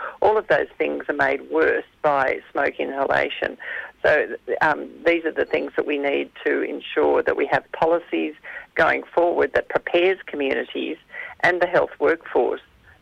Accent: Canberra, Australian Capital Territory, Australia; Yes, and we experienced here in Canberra. I'm from Canberra

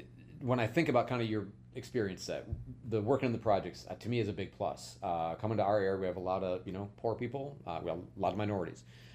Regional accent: Downers Grove, Illinois, United States; I grew up in Downers Grove. I'm from Downers Grove North, so I'm from there.

